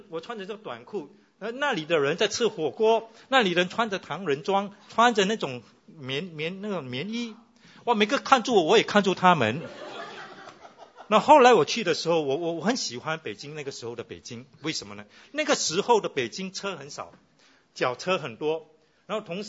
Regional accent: Singapore; 我是新加坡人，我也承认。

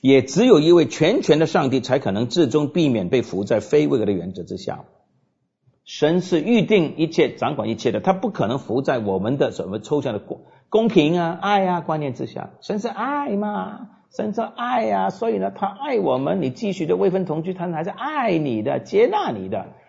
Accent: United States; moved away; 当然我是美国人，所以我们称足球为 football

